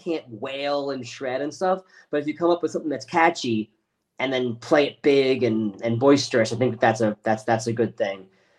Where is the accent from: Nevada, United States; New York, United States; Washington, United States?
New York, United States; Floral Park; Yeah, I grew up in Floral Park.